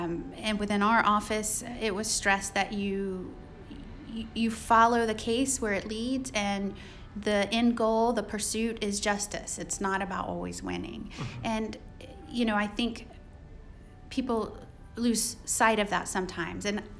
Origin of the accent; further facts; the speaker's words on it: Plant City, Florida, United States; I grew up in Plant City, Florida, which is a small town outside Tampa. I was raised there, publicly educated.